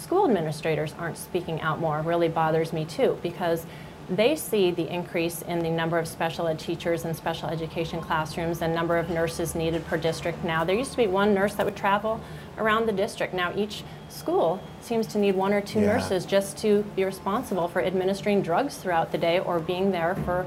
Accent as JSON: {"language": "English", "town": "Phoenix", "region": "Arizona", "country": "United States", "tie": "born or raised there", "said": "when I grew up, I knew of one person in my 18 years of growing up in Phoenix that had cancer"}